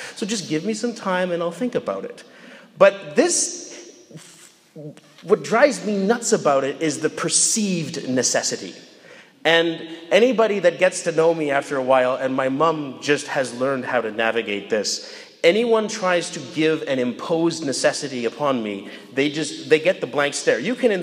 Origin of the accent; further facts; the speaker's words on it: Manitoba, Canada; when I was growing up in Manitoba.